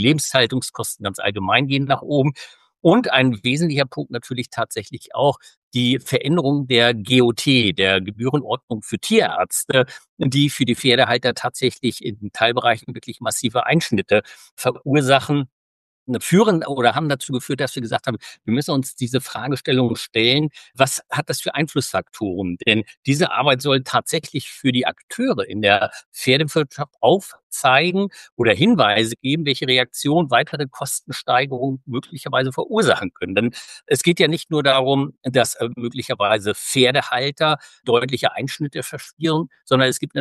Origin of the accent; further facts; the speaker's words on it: Baden-Württemberg, Germany; weit, weit weg von meinem Heimatland Baden-Württemberg. Wir sind hier gerade für 6 Monate im Forschungssemester in Palmerston North in Neuseeland.